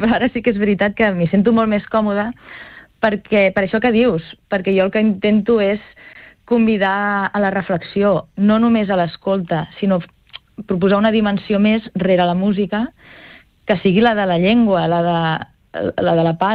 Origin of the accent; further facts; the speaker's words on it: Tarragona, Catalonia, Spain; jo al final sóc de Tarragona